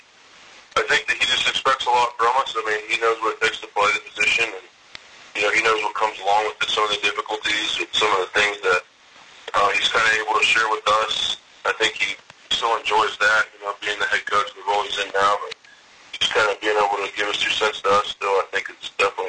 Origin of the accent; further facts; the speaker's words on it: Houston, Texas, United States; now in Nashville, United States; Yeah, I was born here in Nashville, and then before I was even a year old, moved back to Houston, where I lived, until I went to college in Arkansas